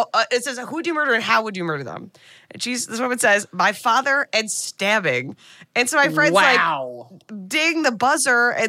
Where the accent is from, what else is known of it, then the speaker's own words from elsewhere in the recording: United States; You know, and I say that particularly as an American, and understanding the history of America